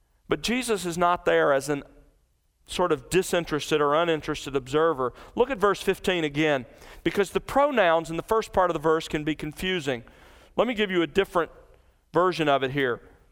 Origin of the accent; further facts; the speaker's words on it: Mobile, Alabama, United States; Meals where I grew up in the South in Mobile, Alabama, were 2-3 hour events